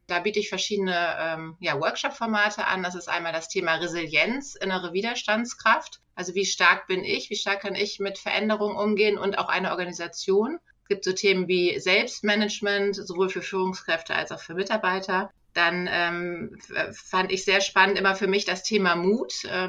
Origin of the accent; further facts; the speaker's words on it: Ahrensburg, Schleswig-Holstein, Germany; ich bin Trainerin und systemischer Coach. Meine Firma heißt Wandelpfade. Ich komme aus der Nähe von Hamburg, aus Ahrensburg